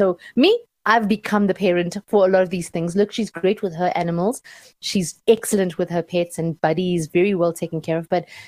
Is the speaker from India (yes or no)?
yes; India; As an Indian person, I keep frozen ginger and garlic in my freezer.